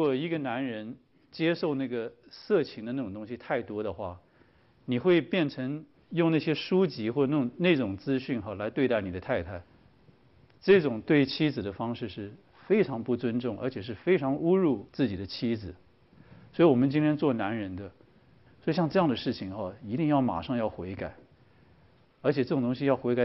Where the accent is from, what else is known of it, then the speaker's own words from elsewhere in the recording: Taiwan; 我自己也是在台湾长大，十几岁初中的时候就有人开始把那个黄色的书刊带到学校里面来